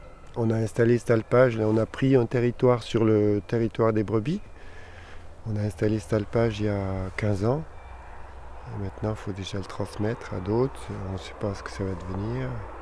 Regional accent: Bourgogne-Franche-Comté, France; moved away; Je suis venu du Jura il y a 15 ans

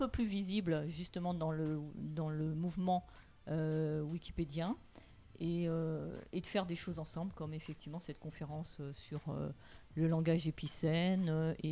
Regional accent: Nantes, Pays de la Loire, France; moi, je suis de Nantes.

